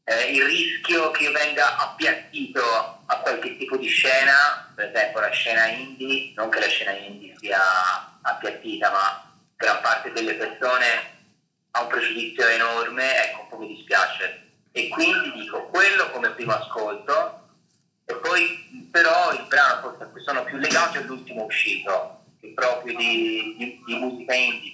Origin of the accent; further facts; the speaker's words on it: Bologna, Emilia-Romagna, Italy; vengo da Bologna e diffido un po' dalla parola cantautore